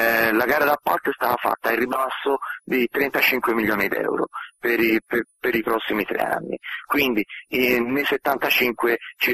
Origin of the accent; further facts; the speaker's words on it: Florence, Tuscany, Italy; io sono di Firenze e cito Firenze